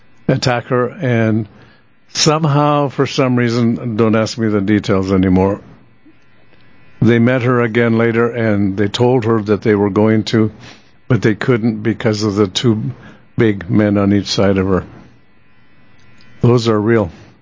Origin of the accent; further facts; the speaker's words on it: South Dakota, United States; We're from South Dakota. You know, we're hayseeds blown in off the prairie where you can see for 50 miles.